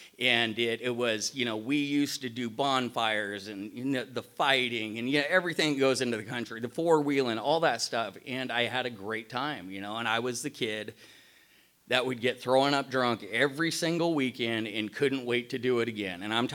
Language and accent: English; Eddyville, Oregon, United States; We were in the sticks in the hills of Oregon. I always say I come from Eddyville, where men are men, so are the women, right?